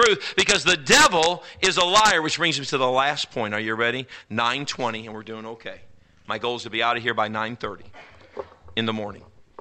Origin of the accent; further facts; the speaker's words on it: the South, United States; I'm from the South. In Jasper, Texas is probably the most racially hotbed of the South.